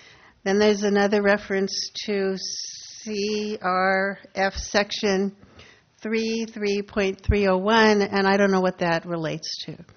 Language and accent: English; Morro Bay, California, United States; from Morro Bay.